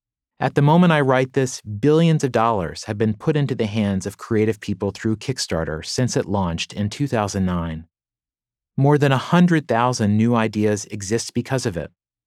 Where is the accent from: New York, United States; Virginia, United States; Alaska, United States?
Virginia, United States; I was born in 1978 in Southwest Virginia.